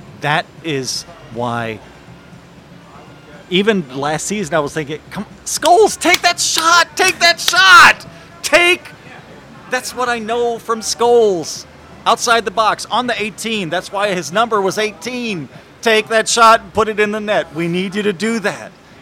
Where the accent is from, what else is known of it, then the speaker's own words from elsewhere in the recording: Germany; my father played for Ajax back in the 50s. And I grew up in Germany in the 70s.